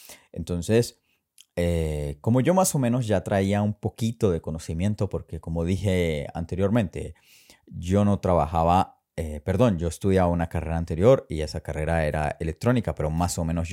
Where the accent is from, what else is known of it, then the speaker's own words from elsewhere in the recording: San Cristóbal, Táchira, Venezuela; Yo vengo de San Cristóbal.